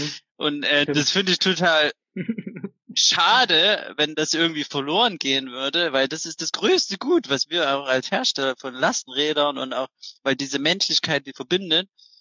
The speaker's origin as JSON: {"language": "German", "town": "Zwickau", "region": "Saxony", "country": "Germany", "lives_now": "Freiburg, Germany", "said": "Hier ist tatsächlich viel wärmer, als wo ich herkomme. Ich komme eigentlich aus Zwickau. Da ist es schon mal gefühlt nochmal so 6-7 Grad kälter."}